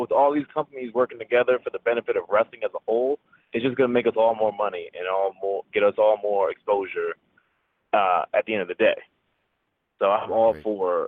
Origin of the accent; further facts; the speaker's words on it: New York, United States; Yeah, that was great to be there in my hometown, and I had some family come by who's never seen me wrestle before.